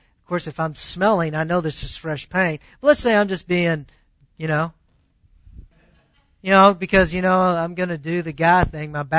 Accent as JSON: {"language": "English", "region": "the South", "country": "United States", "tie": "born or raised there", "said": "See, because for me, growing up in the South, I've seen plenty of people, I believe, make intellectual decisions and not truly saved."}